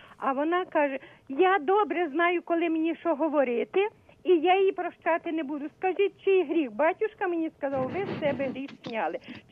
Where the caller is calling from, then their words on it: Kamianets-Podilskyi, Khmelnytskyi Oblast, Ukraine; Я з Кам'янця-Подільського.